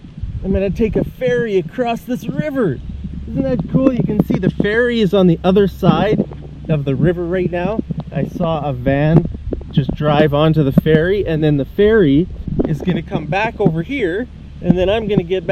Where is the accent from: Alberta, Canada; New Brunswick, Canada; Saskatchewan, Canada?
Alberta, Canada; Calgary; we were right here in my hometown, Calgary, Alberta